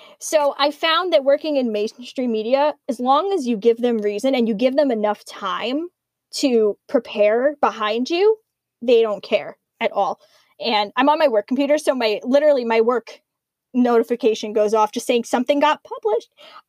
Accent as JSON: {"language": "English", "town": "Five Towns", "region": "New York", "country": "United States", "tie": "born or raised there", "said": "And I grew up in the Five Towns. And the Five Towns is literally a box in its own."}